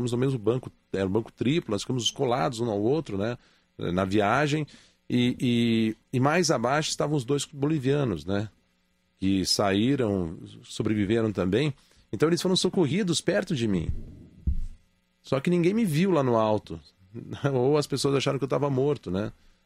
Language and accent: Portuguese; Chapecó, Santa Catarina, Brazil; Nós somos de Chapecó, nós acompanhamos a Chapecoense